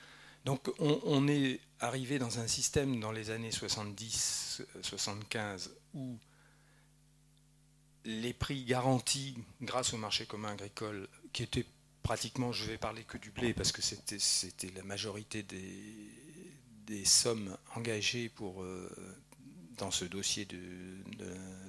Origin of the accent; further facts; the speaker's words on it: Nouvelle-Aquitaine, France; c'est le Limousin, qui est juste à côté de chez moi, je suis de Poitou-Charentes.